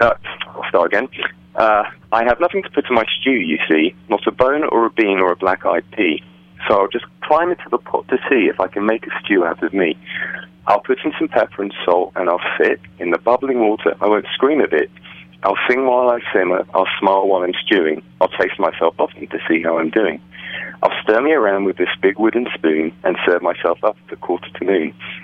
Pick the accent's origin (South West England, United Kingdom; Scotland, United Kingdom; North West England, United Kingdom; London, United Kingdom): South West England, United Kingdom; accent: English; I grew up primarily in the West Country. I was born in Dorset, and then I lived for a while with my family in Devon, and then I lived in Somerset, and then I came back to Dorset at the age of 11